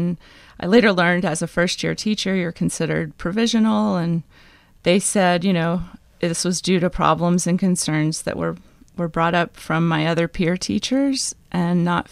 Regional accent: the South, United States; I'm from the South, so writing letters has always been a big part of my upbringing.

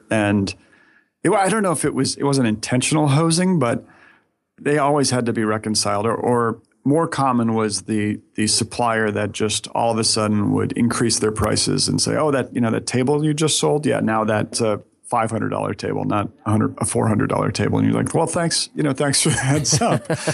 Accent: Boston, Massachusetts, United States; also born or lived in New York; I'm from Boston, so... but no, even when he went up, you know, his last game in Fenway, he had a standing ovation

